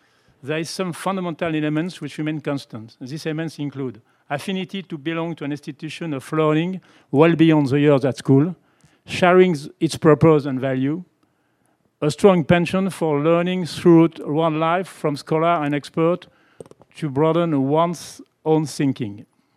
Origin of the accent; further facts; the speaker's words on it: France; English is a second language; as you say. I am from Pono in France. That explains my bad accent.